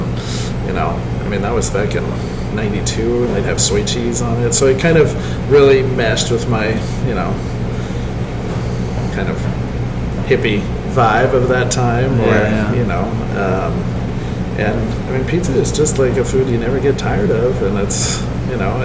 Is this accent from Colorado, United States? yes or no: yes; Fort Collins, Colorado, United States; So I grew up in Fort Collins, Colorado.